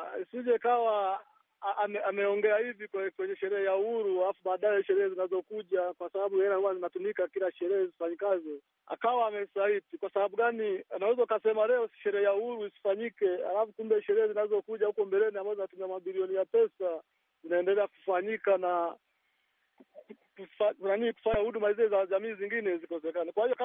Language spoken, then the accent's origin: Swahili; Tanzania; mimi napata shida kama Mtanzania